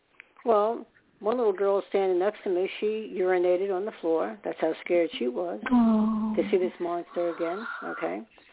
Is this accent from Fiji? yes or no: no; New York, United States; born there; I was born in New York, so I was comfortable in the city. I'm more of a city person.